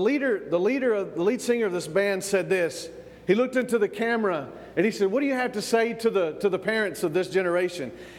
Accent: the South, United States; Now remember, I'm from the South, all right?

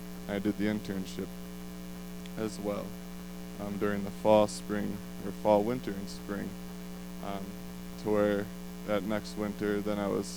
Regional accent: Kewaunee, Wisconsin, United States; Oh, I was born in Kewaunee. Grew up there my whole life. Grew up going to Lutheran church.

